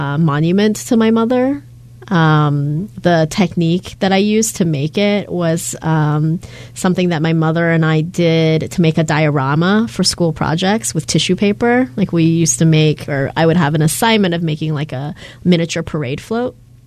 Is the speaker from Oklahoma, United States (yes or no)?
yes; Stillwater, Oklahoma, United States; maybe going back to your question of growing up in Oklahoma and my experience as a first generation American. When we lived in Stillwater